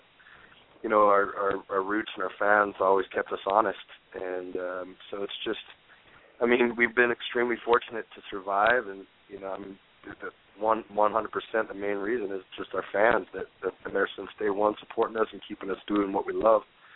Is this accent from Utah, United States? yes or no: yes; Utah, United States; the teenager growing up in Utah can be tough